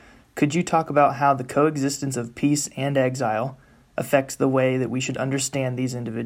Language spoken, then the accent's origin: English; Greenville, South Carolina, United States; I'm from Greenville, South Carolina.